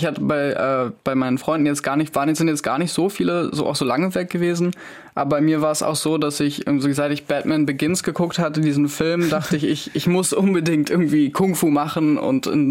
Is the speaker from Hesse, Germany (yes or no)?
no; Berlin, Germany; Ich komme aus Berlin-Zehlendorf.